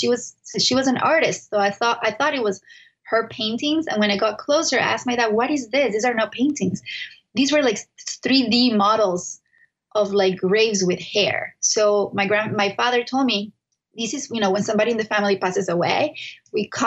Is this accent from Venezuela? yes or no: yes; Venezuela; that we come from Jews from Spain and we have all these really, weird things that we do in our family, but this is where it's going to end because guess what? Everyone's leaving Venezuela.